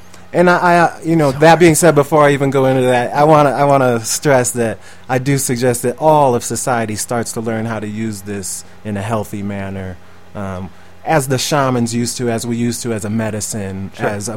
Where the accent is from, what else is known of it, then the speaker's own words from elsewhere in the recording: Milwaukee, Wisconsin, United States; now in Colorado, United States; That's why I came out to Colorado from Milwaukee, is because right.